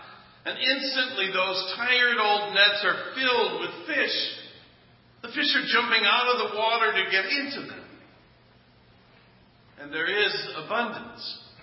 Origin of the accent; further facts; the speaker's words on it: Bayside, Wisconsin, United States; Now, I grew up in Bayside, not far from the shores of Lake Michigan, as most of you know, and I can remember a time or two having breakfast on the beach.